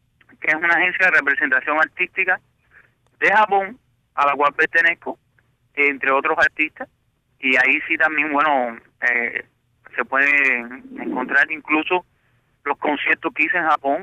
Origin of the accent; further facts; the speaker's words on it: Havana, Cuba; Yo soy cubano y me siento tan orgulloso de ser de La Habana, de 23 y 10, de mi querido Vedado, de mi linda Habana